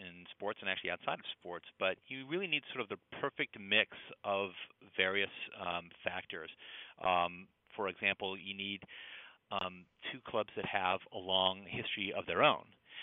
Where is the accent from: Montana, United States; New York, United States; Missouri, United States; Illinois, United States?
Missouri, United States; St. Louis; I grew up in St. Louis, so I'm a Cardinal fan.